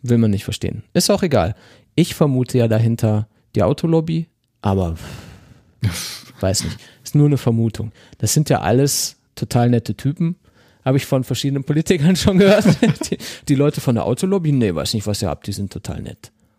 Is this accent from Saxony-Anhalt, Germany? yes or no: no; North Rhine-Westphalia, Germany; Bei uns im Pott, da sagt man dazu.